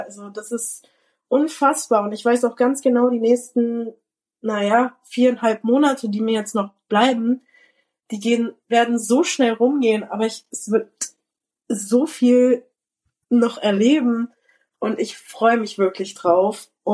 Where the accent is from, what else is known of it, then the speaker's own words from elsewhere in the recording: Germany; now in Canada; ich fühle mich auf jeden Fall als Kanadierin. Natürlich, wenn Leute mich fragen, wo ich herkomme, sage ich trotzdem Deutschland